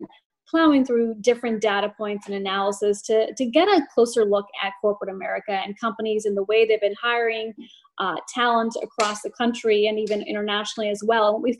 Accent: Portland, Oregon, United States; even though I am born and raised in Portland, Oregon, and my parents are from India, immigrants from India that migrated over here in the 1970s.

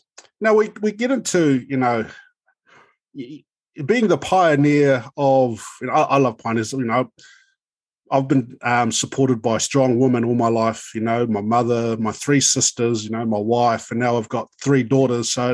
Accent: Wainuiomata, Wellington, New Zealand; Sue's from my hometown. She's from Wainuiomata, and she was actually my sister's best friend.

